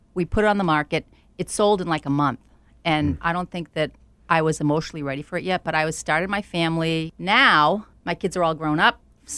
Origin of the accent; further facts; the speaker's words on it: Andover, Massachusetts, United States; I come from Andover.